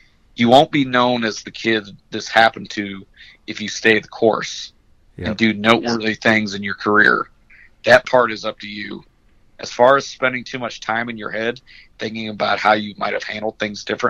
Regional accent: Wyandotte, Michigan, United States; born there; The following weekend, I'll be heading back home to where I was born in Wyandotte, Michigan

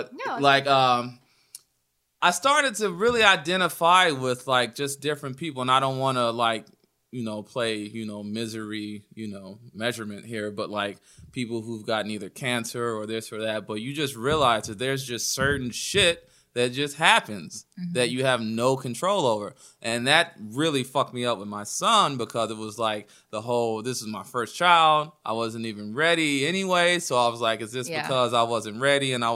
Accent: Cleveland, Ohio, United States; growing up in Cleveland. I grew up on the east side in the shittier parts that everybody drives fast through.

